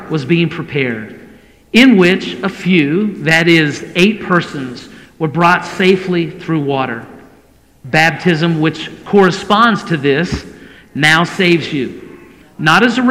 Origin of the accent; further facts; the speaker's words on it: United States; that can sound a little irrelevant to us as Americans, because we have a bit of a bubble that we live in as American Christians.